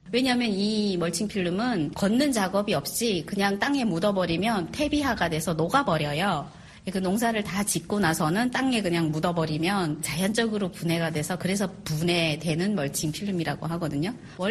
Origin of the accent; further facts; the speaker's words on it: North Korea; moved away as an adult; now in South Korea; 제가 북녘에 있을 때도 공무원 생활을 9년 동안 하면서 개인 사업을 크게 했었어요. 그러다가 일단은 이제 탈북을 했는데